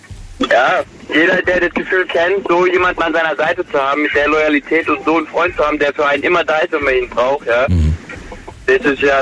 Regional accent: Germany; Aber was ich halt persönlich als Deutscher schade finde

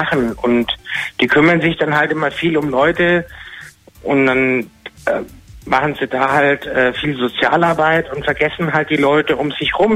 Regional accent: Düsseldorf, North Rhine-Westphalia, Germany; Und weil ich komme ja eigentlich aus Düsseldorf

